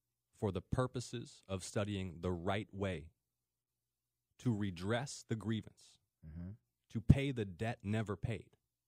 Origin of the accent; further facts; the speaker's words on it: Atlanta, Georgia, United States; I'm from Atlanta.